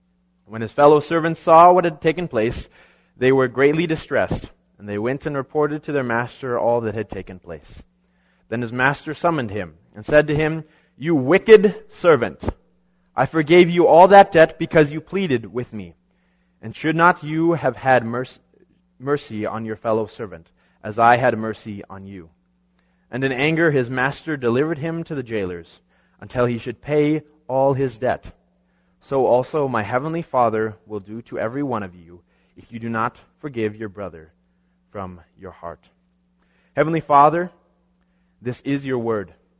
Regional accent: Hillsboro, North Dakota, United States; I grew up in Hillsboro, North Dakota.

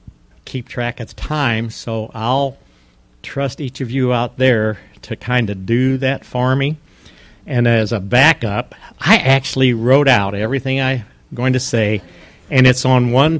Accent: St. Louis, Missouri, United States; born there; I was born in St. Louis, Missouri, in DePaul Catholic Hospital.

